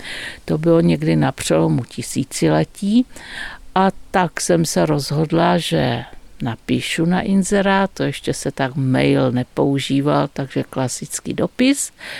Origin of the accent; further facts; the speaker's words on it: Ostrava, Moravian-Silesian Region, Czechia; protože původně jsem Ostravačka